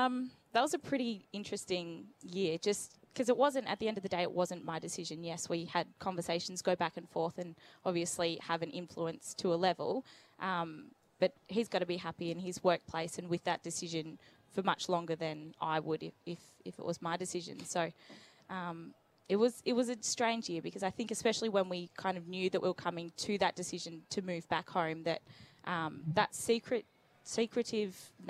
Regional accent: Geelong, Victoria, Australia; because I grew up in Geelong, so really close, again, to my family.

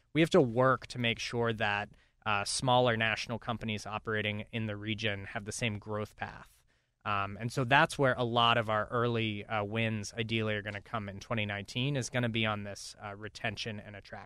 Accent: Pittsburgh, Pennsylvania, United States; I am. I grew up in the South Hills.

